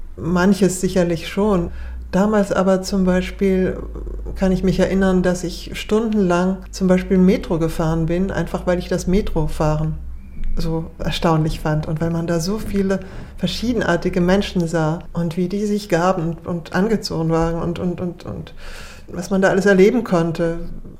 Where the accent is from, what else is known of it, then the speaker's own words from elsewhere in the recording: Germany; accent: German; ich glaube nicht, dass ich noch einen starken deutschen Akzent habe. Ich habe nur einen leichten Akzent sicherlich